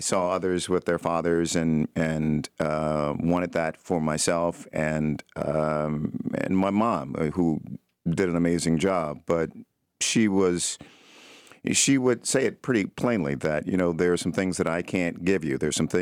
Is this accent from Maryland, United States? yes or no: yes; Baltimore, Maryland, United States; I used to anchor a newscast in Baltimore, my hometown